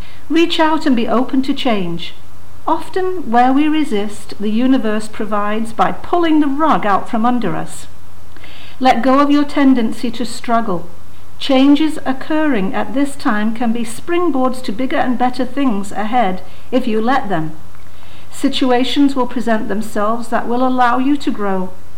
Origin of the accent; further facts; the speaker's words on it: England, United Kingdom; You know Dr. Ruth? Well, I'm the English version.